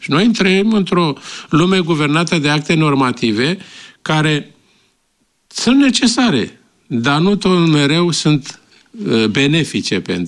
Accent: Bucharest, Romania; Însă și eu am crescut în București, în Colentina, la casă.

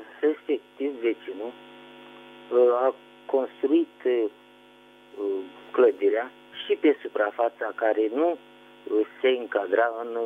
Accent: Tulcea, Tulcea County, Romania; Da, sunt din Tulcea, după cum s-a spus

